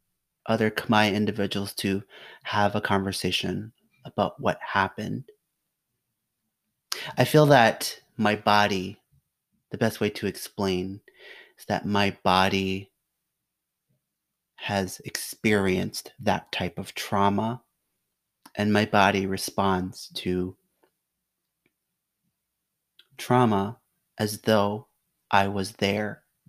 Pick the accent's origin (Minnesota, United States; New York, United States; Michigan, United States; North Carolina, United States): Minnesota, United States; Rochester; born there; I was born in Rochester, Minnesota, one of 9 kids. I am the baby.